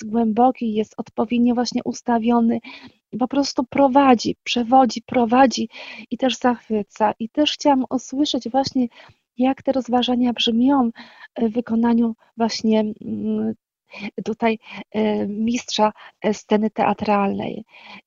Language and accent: Polish; Gostyń, Greater Poland Voivodeship, Poland; now in Ostrów Wielkopolski, Poland; mieszkam w Ostrowie, ale żeby uspokoić ewentualne nastroje, mówiąc żartem, pochodzę z Gostynia, tam się urodziłam w Gostyniu właśnie